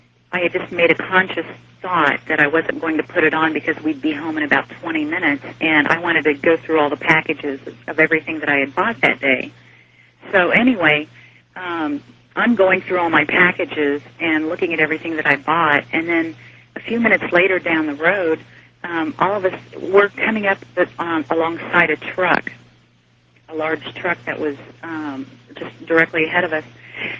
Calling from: Topeka, Kansas, United States; I'm calling from Topeka, Kansas, and I'm listening to you on

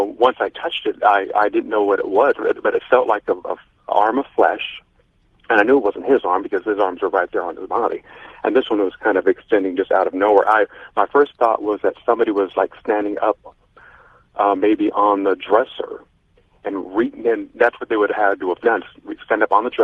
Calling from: Las Vegas, Nevada, United States; from Las Vegas.

